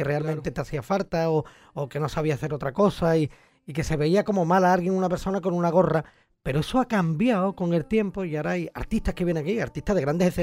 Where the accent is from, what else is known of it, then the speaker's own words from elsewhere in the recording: Cádiz, Andalusia, Spain; Y además que somos de CAI, que eres de CAI